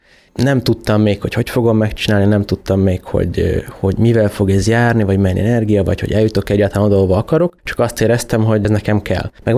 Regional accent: Kiskunhalas, Bács-Kiskun, Hungary; alapvetően én is itt nevelkedtem Kiskunhalason

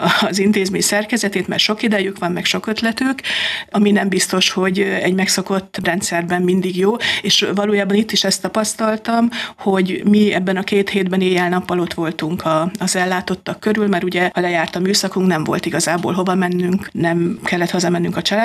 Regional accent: Vaja, Szabolcs-Szatmár-Bereg, Hungary; Nem vagyok halasi. Én egy Szabolcs-Szatmár-Bereg megyei településről, Vajáról származom

